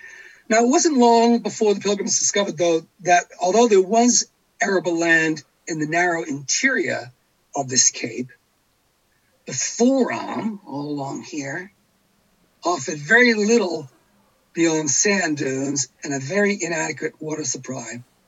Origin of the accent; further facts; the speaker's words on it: Milton, Massachusetts, United States; Milton, Massachusetts, where I was born and raised. You can probably tell from my accent.